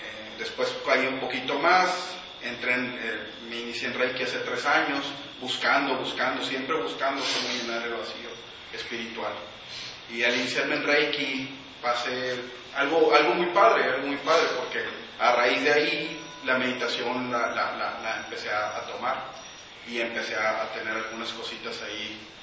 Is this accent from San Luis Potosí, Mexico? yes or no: no; Hermosillo, Sonora, Mexico; Yo también soy de Hermosillo, allá nací y siempre desde niño he estado buscando algo